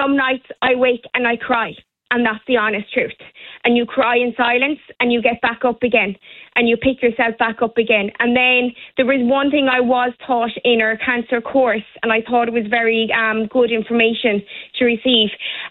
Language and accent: English; Castletroy, Munster, Ireland; I'm from Castletroy myself